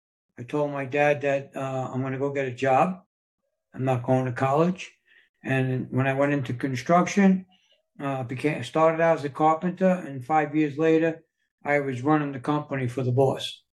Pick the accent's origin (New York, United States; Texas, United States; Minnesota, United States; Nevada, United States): New York, United States; New York City; I was born and raised in New York City. I come from the streets of New York. We come from a poor background.